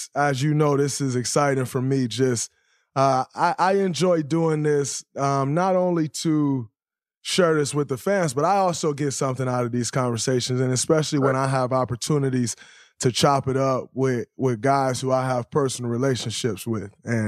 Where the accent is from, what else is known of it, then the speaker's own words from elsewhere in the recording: Saginaw, Michigan, United States; And obviously, I'm from Saginaw, Michigan. He's from Flint, Michigan. You know, we kind of one in the same, that Flint-Saginaw connection.